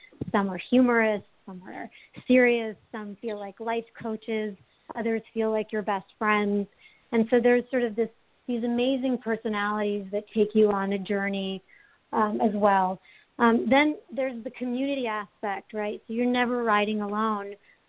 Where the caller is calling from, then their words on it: Maplewood, New Jersey, United States; I'm calling from Maplewood, New Jersey.